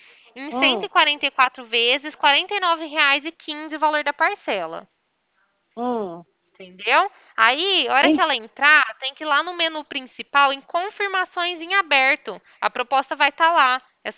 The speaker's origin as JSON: {"language": "Portuguese", "town": "Ribeirão Preto", "region": "São Paulo", "country": "Brazil", "said": "Eu sou daqui de Ribeirão Preto, da central daqui."}